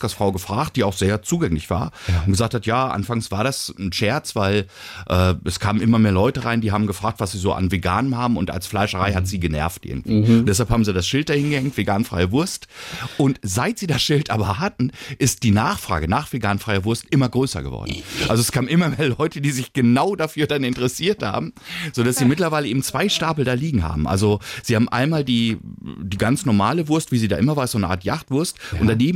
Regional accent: Evershorst, Lower Saxony, Germany; born there; ich habe meinen Geburtsort eben umgestellt und der heißt halt Evershorst.

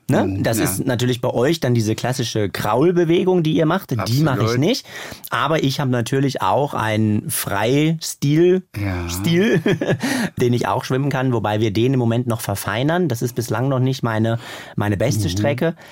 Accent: Bochum, North Rhine-Westphalia, Germany; now in Berlin, Germany; ich komme ursprünglich aus Bochum, lebe jetzt aber auch in Berlin zur Hälfte

